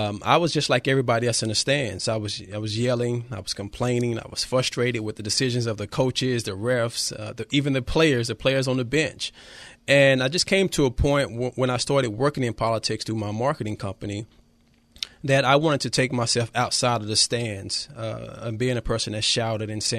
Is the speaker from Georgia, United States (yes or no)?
no; Dallas, Texas, United States; now in Pasadena, United States; I'm originally from Dallas, Texas. Been in California for over 20 years. Been a resident in Pasadena for over 8 years.